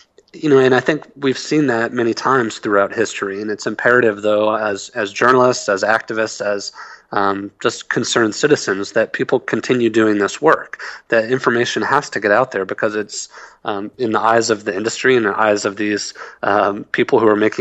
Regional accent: Texas, United States; In Texas, my home state, there was a case

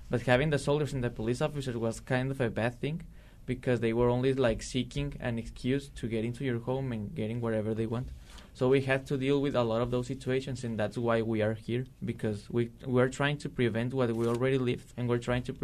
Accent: Ciudad Juárez, Chihuahua, Mexico; We come from Ciudad Juarez, which is bordered with El Paso, Texas. Ciudad Juarez is on the north side of the country

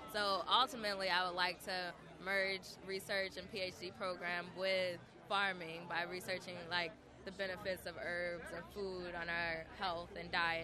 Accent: Baltimore, Maryland, United States; I'm from Baltimore, so that's why I'm invested in bringing forth health and urban farming into Baltimore.

